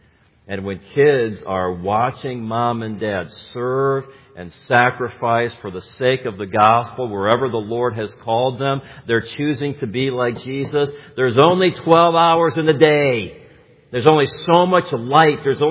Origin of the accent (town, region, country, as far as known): Gary, Indiana, United States; born or raised there